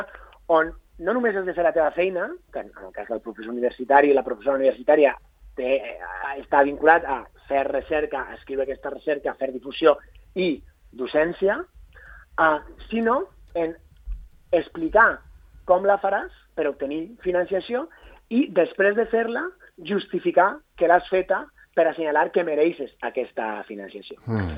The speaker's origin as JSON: {"language": "Catalan", "town": "Alicante", "region": "Valencian Community", "country": "Spain", "said": "un cas proper com el meu, jo soc d'Alacant"}